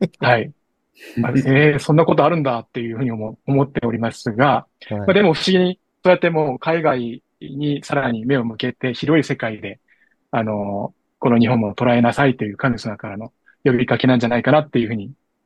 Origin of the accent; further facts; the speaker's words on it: South Korea; now in Japan; 僕は韓国人として日本にも使わされていて